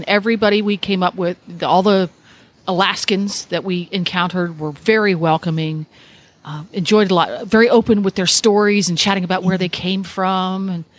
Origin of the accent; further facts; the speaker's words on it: Florida, United States; Now, I'm from Florida, so I was chilly, but hello, Florida.